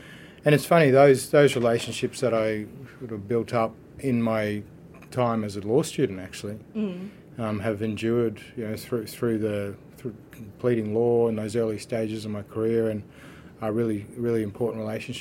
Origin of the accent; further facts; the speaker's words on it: Mount Isa, Queensland, Australia; now in Brisbane, Australia; So I'm Kalkadoon Wanyi. I grew up in Mount Isa, northwest Queensland. Went to high school in central Queensland, and I've been down here now for over 20 years in Brisbane.